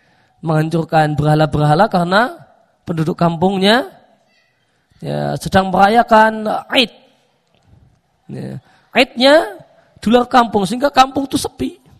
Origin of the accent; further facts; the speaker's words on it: Lampung, Indonesia; Kalau kayak kampung saya di Lampung itu, mungkin 5 tahun yang lewat itu memenuhi kriteria ini.